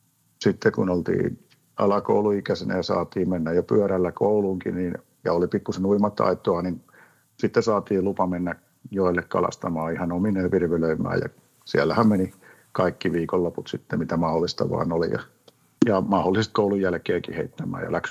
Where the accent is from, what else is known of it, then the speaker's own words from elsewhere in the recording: Korja, Kymenlaakso, Finland; moved away as an adult; now in Sydney, Australia; Oon Korjalta kotoisin, vanhemmat asuu siellä vieläkin, ja toinen veli asuu Korjalla, ja toinen veli asuu Kouvolassa. Ja ennen tänne tuloa asuin Myllykoskella.